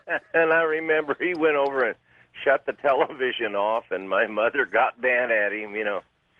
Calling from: Grand Junction, Colorado, United States; also born or lived in Denver, United States; in Grand Junction, Colorado.

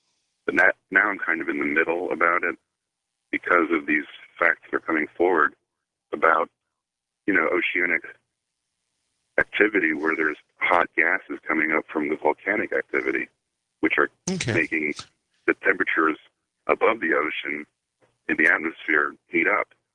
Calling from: Allentown, Pennsylvania, United States; I'm calling from Allentown, PA.

